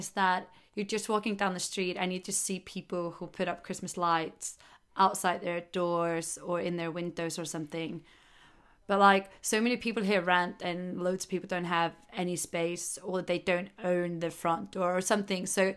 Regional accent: Iceland; now in London, United Kingdom; See, I come from Iceland, so I have such a, like, a different experience.

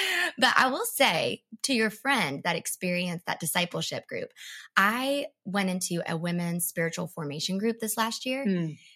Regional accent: Georgia, United States; I live in Georgia. I live in South Georgia. I grew up in North Georgia, country girl.

